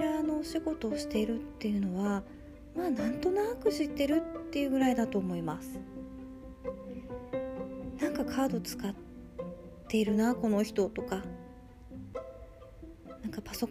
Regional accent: Sapporo, Hokkaido, Japan; 生まれも育ちも、北海道は札幌市です。

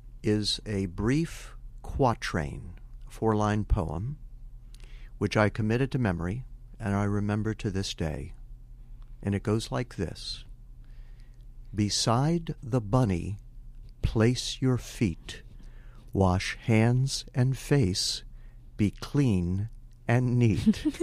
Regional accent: Maryland, United States; born or raised there

